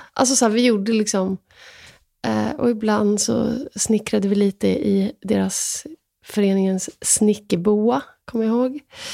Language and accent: Swedish; Sweden; jag tar inte heller någon ställning, för jag är också svensk